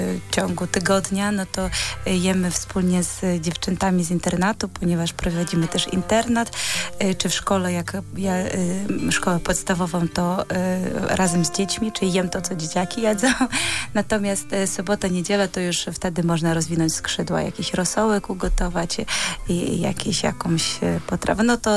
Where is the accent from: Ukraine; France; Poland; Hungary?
Ukraine; ponieważ jestem Ukrainką, pochodzę z Ukrainy